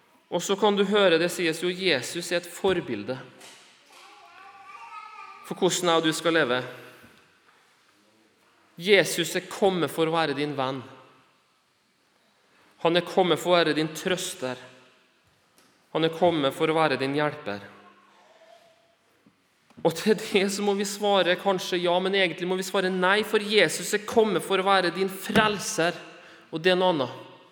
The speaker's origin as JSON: {"language": "Norwegian", "country": "Bolivia", "tie": "born or raised there", "said": "jeg er misjonærbarn fra Bolivia"}